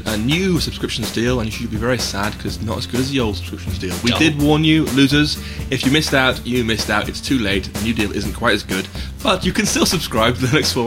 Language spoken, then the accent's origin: English; United Kingdom; Because I come from Britain, we want imperial units for our binaries thing.